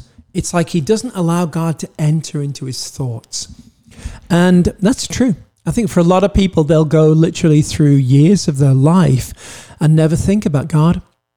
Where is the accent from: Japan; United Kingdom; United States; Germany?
United Kingdom; Wales; I'm Welsh.